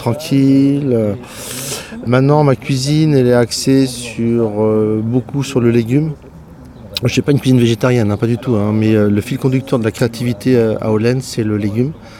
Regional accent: Rennes, Brittany, France; born there; j'ai des origines bretonnes, avec un nom qui vient un petit peu du nord de la France. Mais je suis né à Rennes, je suis fils de militaire

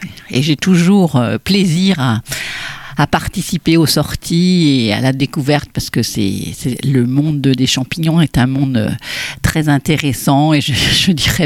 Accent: France; je crois qu'on est tous... on est français, on aime la bonne nourriture

